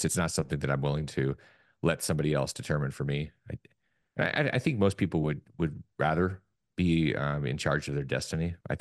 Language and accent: English; Alaska, United States; when I grew up in Alaska and I literally had to dodge polar bears because I was taking out the trash up in the Arctic Circle.